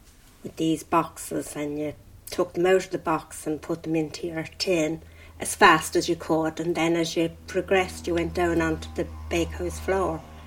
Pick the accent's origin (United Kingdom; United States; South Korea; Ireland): Ireland; Kilkenny, Leinster; moved away as an adult; now in Dublin, Ireland; I was from Kilkenny originally.